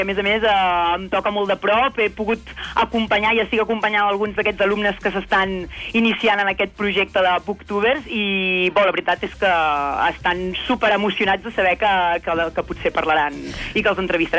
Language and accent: Catalan; Esparreguera, Catalonia, Spain; now in France; Jo, de fet, soc d'Esparreguera. El que passa és que ja fa 4 anys que visc aquí a la Catalunya Nord i que treballo a la Bressola, al col·legi de secundària